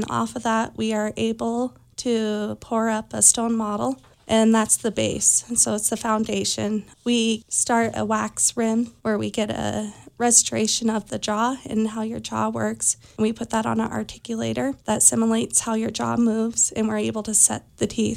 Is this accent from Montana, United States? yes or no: yes; Elmo, Montana, United States; Well, I'm a fourth generation rancher's daughter. I grew up in Elmo